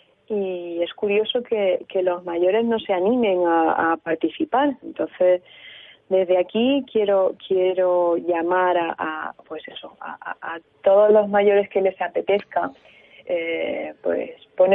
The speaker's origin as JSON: {"language": "Spanish", "town": "Granada", "region": "Andalusia", "country": "Spain", "moved": "as an adult", "lives_now": "Galicia, Spain", "said": "yo que soy de Granada y tuve a mis hijas aquí en Galicia"}